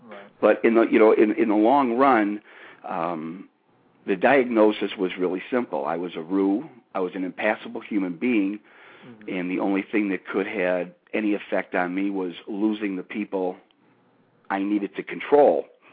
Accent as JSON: {"language": "English", "town": "Detroit", "region": "Michigan", "country": "United States", "tie": "born or raised there", "said": "Well, Johnny, I grew up on the east side of Detroit, Michigan, in a group of smaller communities called the Gross Points."}